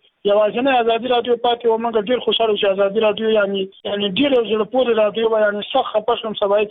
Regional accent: Laghman, Afghanistan; now in Shiraz, Iran; د لشم ولسوالۍ د سایدل دراتو نه یم.

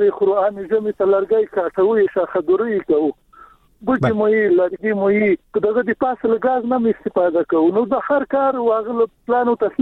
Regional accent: Paktia, Afghanistan; موږ د پکتیا خو یو غرنۍ ولایت

